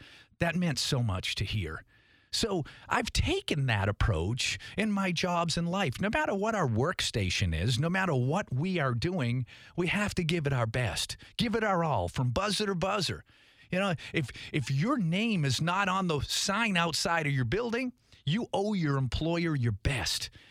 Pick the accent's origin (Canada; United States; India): United States; Tewksbury, Massachusetts; And where I grew up, northeast of Boston in a little town called Tewksbury, Massachusetts, a solidly blue-collar town. It was a great place to grow up.